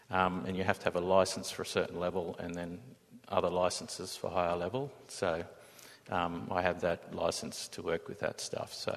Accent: Cairns, Queensland, Australia; Cairns, Australia.

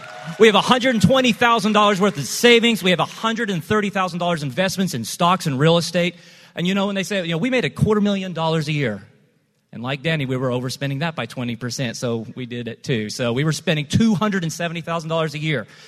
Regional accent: Cochran, Georgia, United States; So we're from Cochran, Georgia. That's a small town, about 2,000 people.

